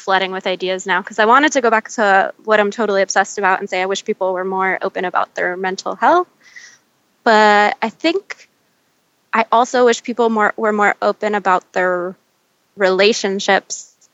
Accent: New Jersey, United States; now in San Diego, United States; But I live in San Diego right now, but I'm originally from New Jersey, so I feel like I got to mention that.

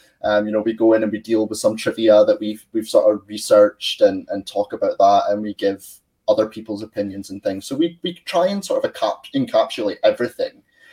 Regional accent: Scotland, United Kingdom; I'm Scottish.

